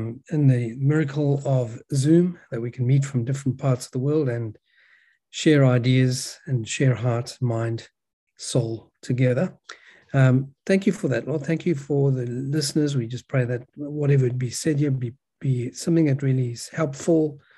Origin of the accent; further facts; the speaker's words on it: Australia; We've been living, we're from Australia.